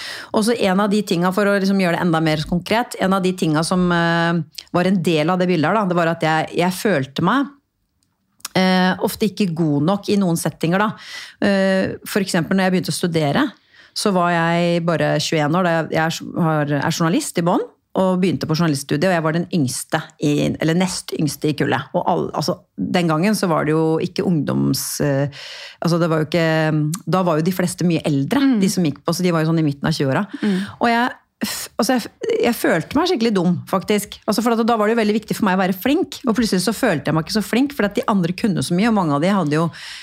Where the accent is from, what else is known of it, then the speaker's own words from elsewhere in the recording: Porsgrunn, Vestfold og Telemark, Norway; Kommer hun her … fra Porsgrunn, og snakker så breit? Og jeg la jo da om dialekten min litt, ikke sant?